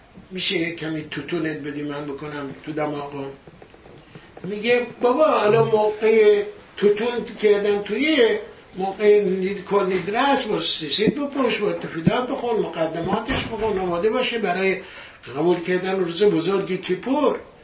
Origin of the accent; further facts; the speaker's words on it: Iran; moved away; ما از ایران اومدیم، از ایران اومدیم، خب کاری بودیم اینجا که اومدیم، نه زبونی داریم نه شغلی داریم.